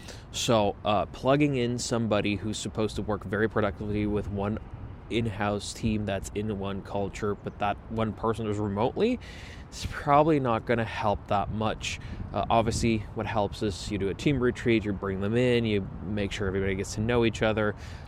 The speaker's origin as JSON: {"language": "English", "country": "United States", "said": "and that's as an American"}